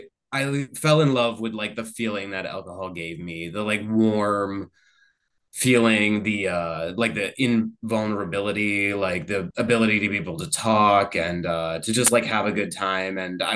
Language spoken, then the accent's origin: English; Massachusetts, United States; I'm originally from the Berkshires, the mountains of Massachusetts, but I have been living out on the South Shore for about 9 years now.